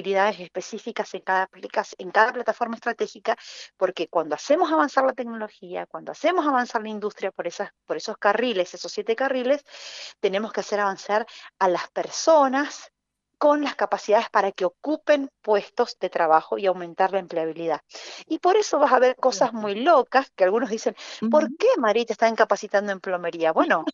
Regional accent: San Juan, Argentina; ¿en qué somos buenos los sanjuaninos

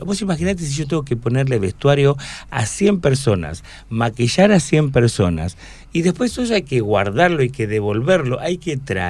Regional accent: Avellaneda, Buenos Aires Province, Argentina; yo soy de Avellaneda y tengo un teatro que tiene 120 años

